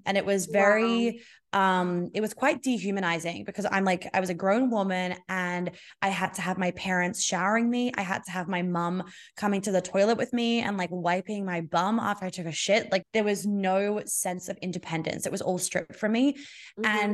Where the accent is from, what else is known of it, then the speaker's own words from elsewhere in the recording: Australia; And like, we just got engaged. I'm Australian, he's American.